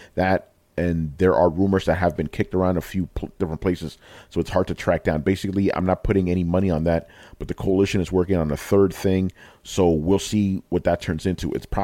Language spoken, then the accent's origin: English; Long Island, New York, United States; I'm from Long Island.